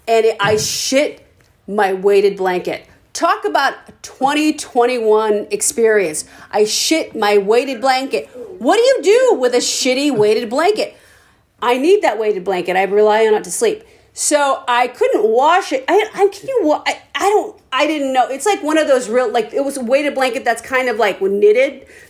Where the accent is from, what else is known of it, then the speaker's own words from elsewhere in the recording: San Francisco, California, United States; I'm from San Francisco